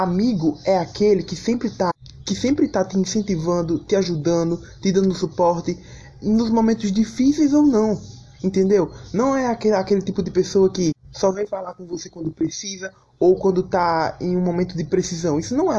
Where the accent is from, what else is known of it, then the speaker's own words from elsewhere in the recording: Natal, Rio Grande do Norte, Brazil; Sou do Natal, Rio Grande do Norte. Acabei de fazer 18 anos.